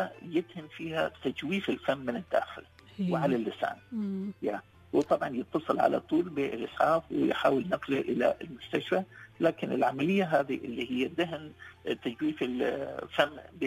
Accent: United Arab Emirates; عندنا في منطقة في الإمارات وفي منطقة الخليج عامة

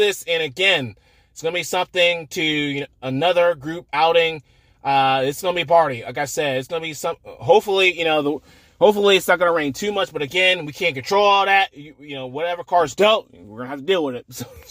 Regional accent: Manhattan, Kansas, United States; we're from Manhattan, Kansas, right?

